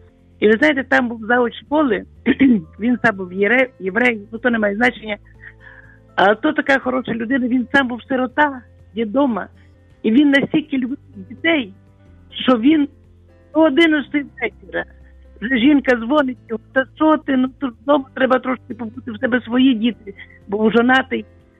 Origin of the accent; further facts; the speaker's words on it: Rivne Oblast, Ukraine; now in Lviv, Ukraine; я з Рівненської області, але живу у Львові давно